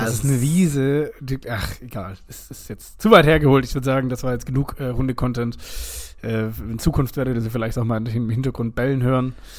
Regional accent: Baden-Württemberg, Germany; komme ich aus dem Schwäbischen

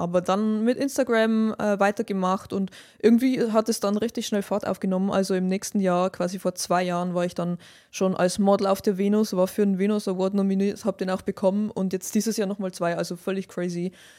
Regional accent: Bavaria, Germany; komme aus Bayern, was man ja wahrscheinlich hört. Bin in der konservativen Oberpfalz aufgewachsen und bin da ein bisschen ein bunter Vogel

